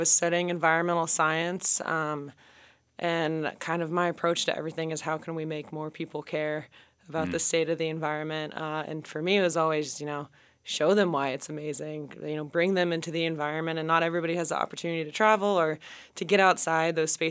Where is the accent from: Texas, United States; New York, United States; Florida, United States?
Florida, United States; I have, like, a simultaneous interest in, like, nautical culture, just growing up in Florida.